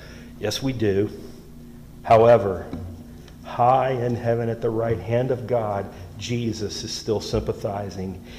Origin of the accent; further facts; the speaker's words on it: the South, United States; accent: southern; Sometimes my southern accent comes out.